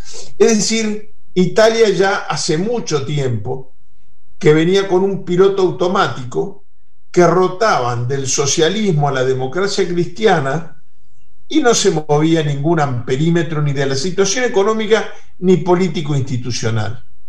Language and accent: Spanish; Uruguay; Yo, por respeto, porque soy uruguayo y estoy hablando en un programa argentino, no me voy a referir a Argentina